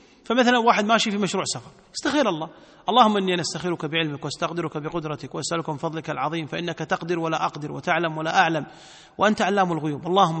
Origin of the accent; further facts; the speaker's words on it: Kuwait; يمكن عندنا في الكويت قليل